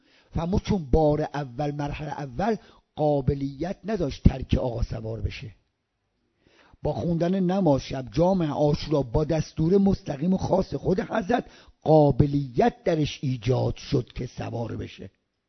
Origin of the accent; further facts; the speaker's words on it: Rasht, Gilan, Iran; من بچه رشتم، اینجا ترکیه است